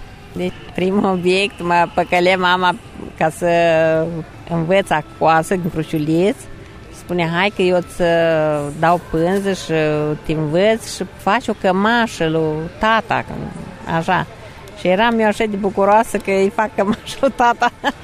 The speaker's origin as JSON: {"language": "Romanian", "town": "Mănăstirea Humorului", "region": "Suceava County", "country": "Romania", "said": "Sunt din Mănăstirea Humorului"}